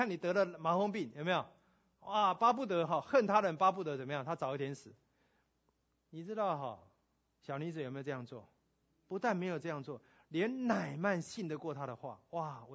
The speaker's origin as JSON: {"language": "Chinese", "country": "Taiwan", "said": "我们台湾人遇到挫折是盼望多还是抱怨多？"}